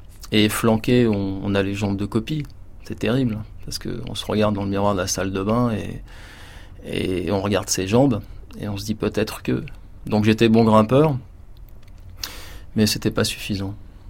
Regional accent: Sarcelles, Île-de-France, France; c'est mon enfance à Sarcelles dans des immeubles juste construits.

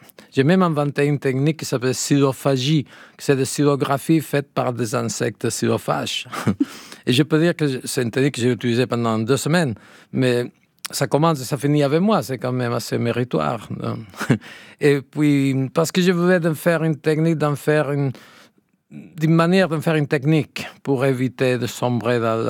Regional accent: Catalonia, Spain; first language Catalan; French is a second language; Parce que c'est ma langue maternelle. Et si j'écrivais de poésie, probablement j'écrirais en catalan.

